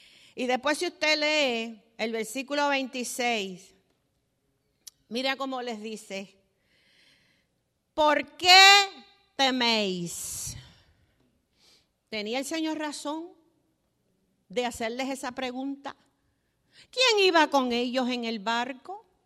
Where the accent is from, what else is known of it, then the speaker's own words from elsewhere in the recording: Puerto Rico; moved away as an adult; Mire, cuando nosotros salimos de Puerto Rico, pues nos hicieron una despedida.